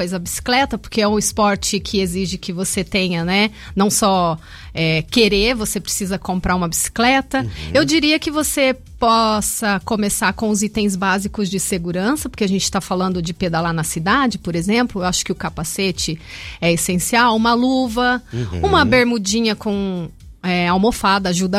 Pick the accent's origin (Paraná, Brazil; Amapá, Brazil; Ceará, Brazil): Paraná, Brazil; Lunardelli; eu também sou do interior do Paraná, sou pé vermelho, sou lá de Lunardelli